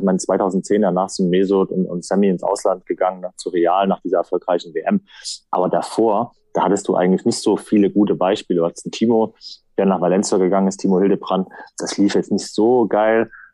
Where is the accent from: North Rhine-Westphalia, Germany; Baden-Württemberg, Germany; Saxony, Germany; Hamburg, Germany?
North Rhine-Westphalia, Germany; Leverkusen; Ich bin in Leverkusen groß geworden.